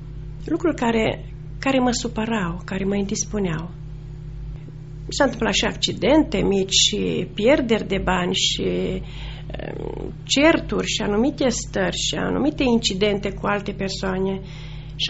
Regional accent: Zalău, Sălaj County, Romania; am 59 de ani, sunt din Zalău, pensionară și m-am născut într-o familie de creștini ortodoxi.

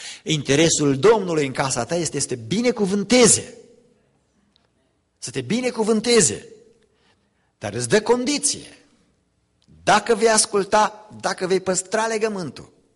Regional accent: Romania; noi ca români, ce sunteți cel puțin de generația mea, noi am mai trecut prin crize. Era pe vremea comunismului în România.

